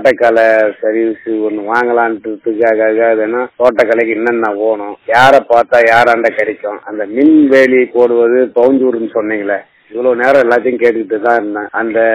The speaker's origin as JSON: {"language": "Tamil", "town": "Pappanallur", "region": "Tamil Nadu", "country": "India", "tie": "born or raised there", "said": "நான் என்னுடைய சொந்த ஊர் பாப்பநல்லூர். … அச்சரப்பாக்கம் ஒன்றியம்."}